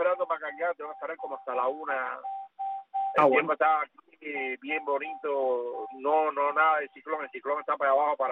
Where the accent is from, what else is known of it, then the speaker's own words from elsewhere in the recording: Cuba; Dios me bendiga a mi pueblo cubano y bendiga a todo el colectivo de Radio Martí.